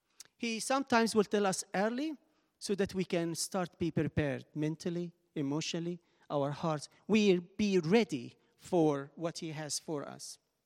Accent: Egypt; now in London, United Kingdom; I came to London from Egypt, that's 1995, quite long time. I had to write a letter to my family, wait 2 weeks, and the letter will come back.

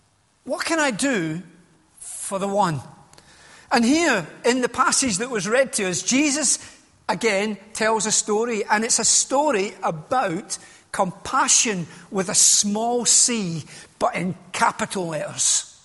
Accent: Glasgow, Scotland, United Kingdom; now in Witney, United Kingdom; As you can tell, I'm not from Slough. I'm actually from Whitney in West Oxfordshire. And that's fooled you, doesn't it? I'm only about an hour up the road this morning. Obviously, originally, I am from Glasgow.

